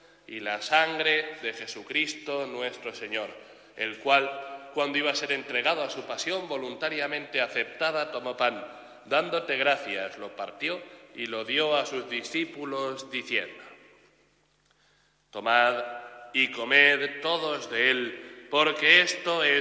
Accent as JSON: {"language": "Spanish", "town": "Méntrida", "region": "Castilla-La Mancha", "country": "Spain", "tie": "born or raised there", "said": "querría encomendar especialmente también a mi pueblo, a Méntrida"}